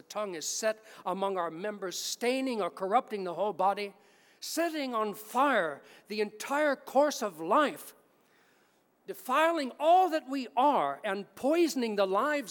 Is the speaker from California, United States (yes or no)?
yes; California, United States; I'm from California, fires all the time.